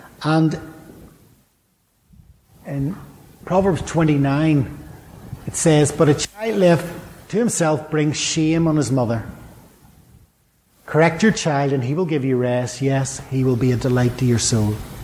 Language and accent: English; Belfast, Northern Ireland, United Kingdom; And I remember I grew up in Belfast, and as a four-year-old boy